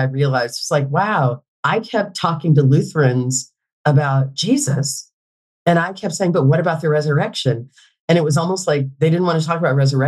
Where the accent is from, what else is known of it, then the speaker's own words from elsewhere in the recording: Kentucky, United States; I'm not just Southern. I'm Appalachian, like Kentucky.